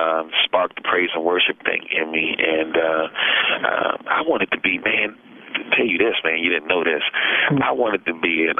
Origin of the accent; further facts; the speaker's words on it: Niagara Falls, New York, United States; I'm from originally from New York.